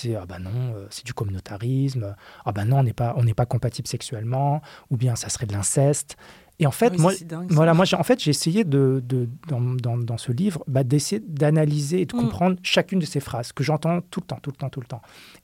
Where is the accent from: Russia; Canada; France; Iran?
France; quand j'ai grandi en France dans les années 80-90